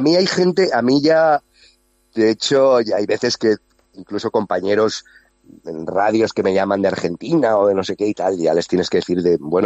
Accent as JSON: {"language": "Spanish", "town": "Valencia", "region": "Valencian Community", "country": "Spain", "said": "Yo soy del Cabañal, de Valencia, yo tendría que ser del Levante por nacimiento"}